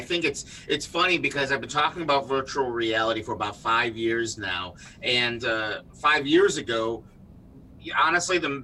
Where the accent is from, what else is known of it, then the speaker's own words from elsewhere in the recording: Chicago, Illinois, United States; Chicago. Well, just outside Chicago.